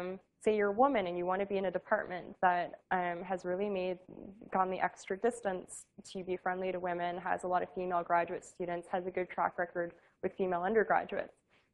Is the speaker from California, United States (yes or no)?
yes; Los Angeles, California, United States; I'm from California originally, I'm from Los Angeles, and so there was a lot of incentive to go home.